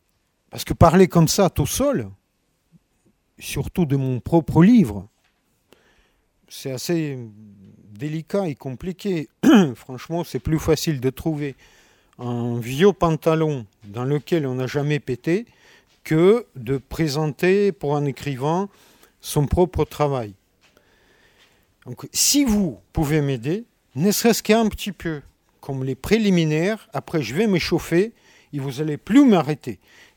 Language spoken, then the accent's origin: French; Russia; born there; French is a second language; Je suis né en Russie, j'ai 55 ans, je suis né sur les bords de la Volga.